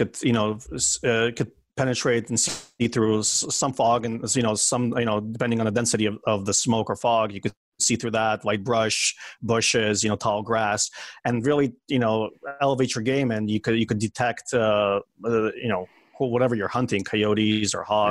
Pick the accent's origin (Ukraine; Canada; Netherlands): Ukraine; now in United States; originally I'm from the Ukraine, a former Soviet socialist republic.